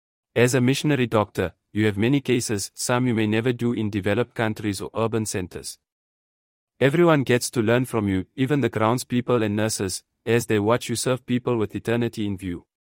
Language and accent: English; Angola; moved away as an adult; also born or lived in Namibia; after moving from my home country in Angola to study biology and chemistry in Namibia, I enrolled at Concordia University in California, USA, for my pre-med studies. I finished, returned to Namibia